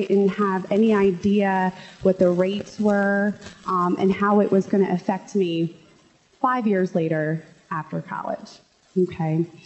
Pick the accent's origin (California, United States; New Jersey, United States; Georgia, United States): New Jersey, United States; Wildwood Crest; I grew up in Wildwood Crest, New Jersey. I'm sure maybe half of you know that, where it is, or maybe half of you remember where it is.